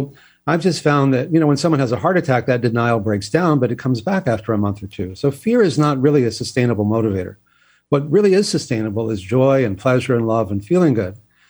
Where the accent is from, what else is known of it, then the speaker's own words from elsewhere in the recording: Texas, United States; You know, I grew up in Texas where exercise was always punishment, you know, go take a lap or give me 50 pushups or whatever.